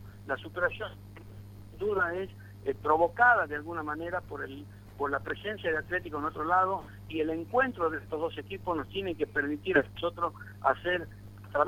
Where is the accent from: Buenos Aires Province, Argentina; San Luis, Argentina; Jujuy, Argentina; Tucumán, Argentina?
Tucumán, Argentina; Soy un hombre que se ha criado en Santana y en Villalén. Mm. Entonces, mi arraigo viene por Santana de niño y por Tucumán Central, por mi crianza en Villalén.